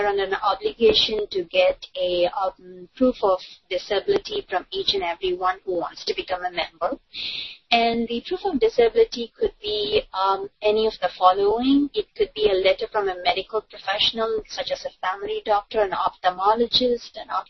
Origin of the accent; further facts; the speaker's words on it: India; and I'm from India, so I can relate to some of the issues faced by people in India